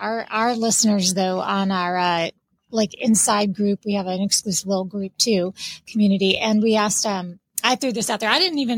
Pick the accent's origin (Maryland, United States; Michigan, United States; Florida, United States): Florida, United States; a lot of my friends didn't remember this one, but we're from South Florida.